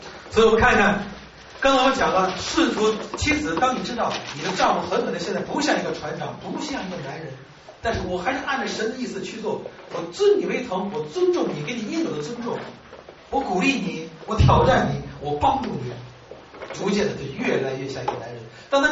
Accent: China; 我们中国人说这个女人找了对象，我们说她有了主了，对不对？

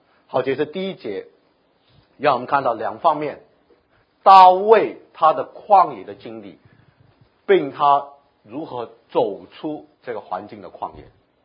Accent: China

